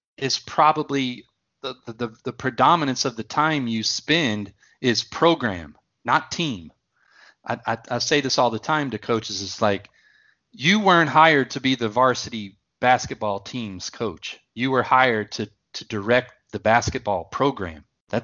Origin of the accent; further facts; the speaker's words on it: Texas, United States; Especially the part of Texas where I grew up in East Texas is you know, really big time football, and everything sort of centered around Friday night.